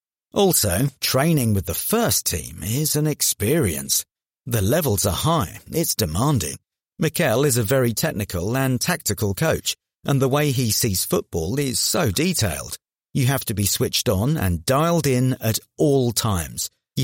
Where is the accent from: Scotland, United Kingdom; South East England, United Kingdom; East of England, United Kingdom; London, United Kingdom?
South East England, United Kingdom; Weybridge; I grew up in Weybridge